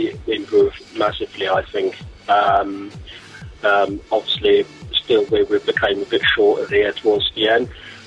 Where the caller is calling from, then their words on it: Croydon, London, United Kingdom; I'm calling from Croydon.